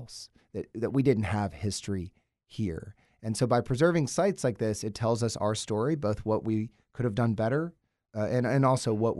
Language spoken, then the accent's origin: English; Athens, Georgia, United States; Growing up in Athens, you notice certain things about this community